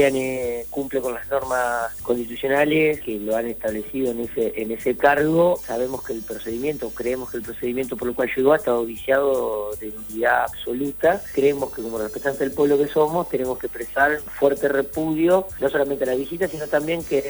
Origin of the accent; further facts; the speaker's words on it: Argentina; como argentinos